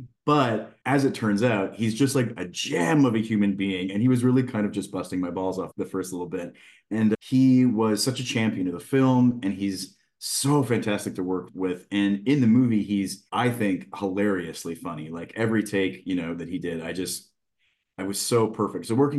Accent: Calgary, Alberta, Canada; I grew up queer in Calgary

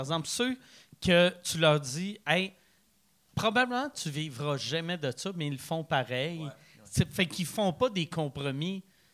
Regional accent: Saint-Lambert, Quebec, Canada; Mais Longueuil! c'est ça, je viens de Saint-Lambert.

